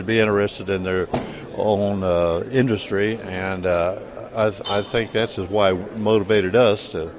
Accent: Salem, Missouri, United States; Okay, we're from South Central Missouri, in Dent County, in Salem, Missouri.

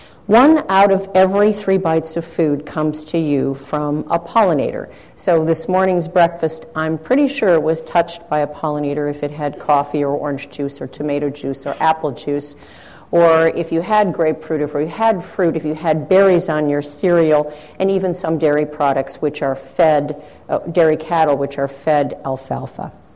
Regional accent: Illinois, United States; now in California, United States; where I'm from in California, where I'm from now, I was from Illinois, but if you went outside today, you know why I'm now from California.

